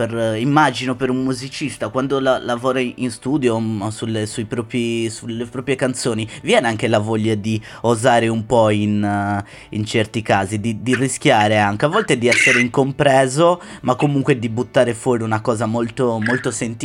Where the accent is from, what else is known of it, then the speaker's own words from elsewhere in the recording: Sardinia, Italy; ovviamente, essendo sardo